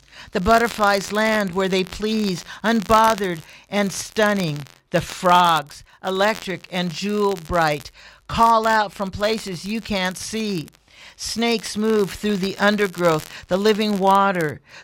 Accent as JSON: {"language": "English", "region": "Alberta", "country": "Canada", "said": "I'm from Treaty 6 territory in Alberta. The prairies, the Rocky Mountains are 3 hours from my front door"}